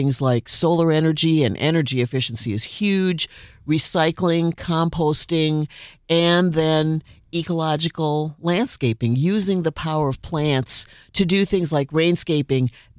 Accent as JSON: {"language": "English", "town": "Milwaukee", "region": "Wisconsin", "country": "United States", "tie": "born or raised there", "said": "When I was a little kid, I grew up in Milwaukee"}